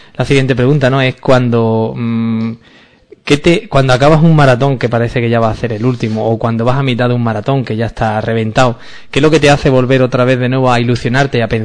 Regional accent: Andalusia, Spain; y nosotros que somos andaluces aquí, que no conocemos el frío

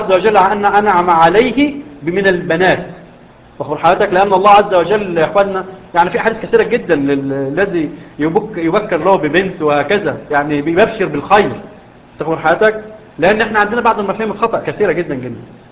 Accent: Egypt; إحنا عندنا في مصر يقول لك إيه؟

